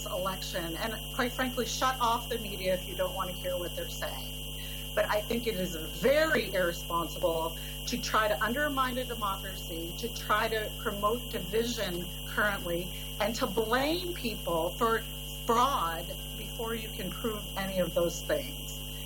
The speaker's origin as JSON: {"language": "English", "country": "United States", "said": "an American citizen"}